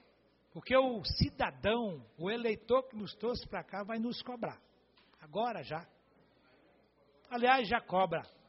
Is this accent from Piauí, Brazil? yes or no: yes; Piauí, Brazil; born there; now in Brasília, Brazil; Sou piauiense de nascimento, nordestino, portanto, mas minha cidade de adoção é aqui.